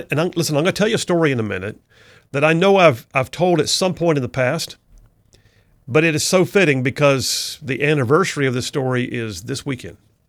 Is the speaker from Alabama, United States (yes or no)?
yes; Alabama, United States; a story that actually relates right here to my home state, Alabama.